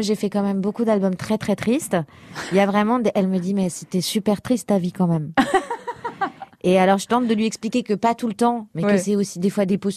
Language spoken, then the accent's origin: French; Paris, Île-de-France, France; Ah, mais c'est là où j'ai grandi, c'est là où j'ai passé toute mon adolescence. C'est la première fois que j'ai vécu seule, c'est dans ce quartier-là.